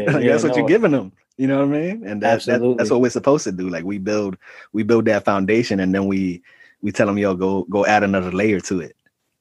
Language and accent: English; Bronx, New York, United States; All right, so I'm from the Bronx